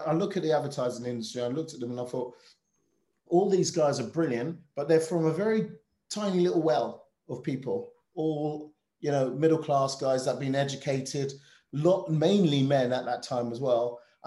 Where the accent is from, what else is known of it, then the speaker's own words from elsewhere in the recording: Scotland, United Kingdom; I was from Scotland, I was from Clapham